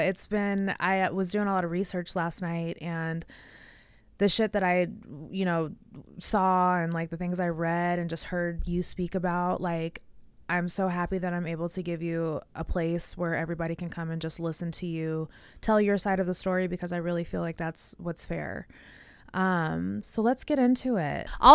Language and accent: English; Las Vegas, Nevada, United States; because I grew up in Vegas, so we grew up around celebrities.